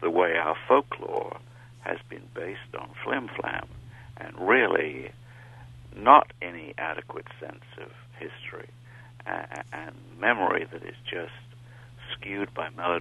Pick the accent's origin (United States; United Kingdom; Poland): United Kingdom; I was born and raised in Britain, and I think that for someone of my age